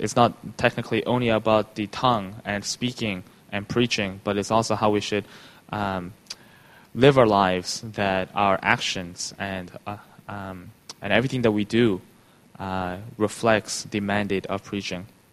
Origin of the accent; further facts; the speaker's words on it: Canada; You know, growing up in Canada